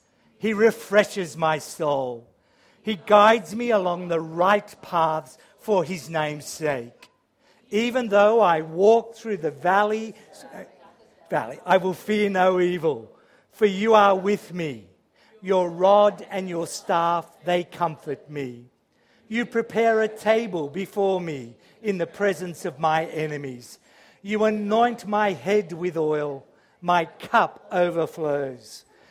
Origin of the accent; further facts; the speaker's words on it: Sydney, New South Wales, Australia; And we grew up in Sydney, and often for us, Christmas was going back visiting my mother's family in particular.